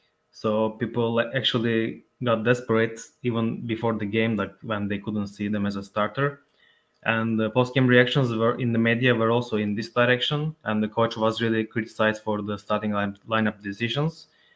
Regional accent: Turkey; English is a second language; I told them I'm from Turkey and I like

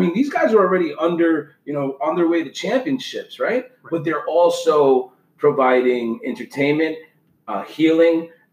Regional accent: Northeast, United States; Now, fans, remember, you know, we're guys from the Northeast. Ball games up here ain't fucking cheap.

